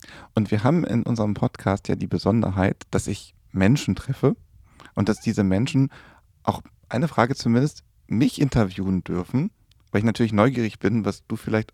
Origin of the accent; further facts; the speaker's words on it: Hagen, North Rhine-Westphalia, Germany; Ich bin aufgewachsen in Hagen bei Dortmund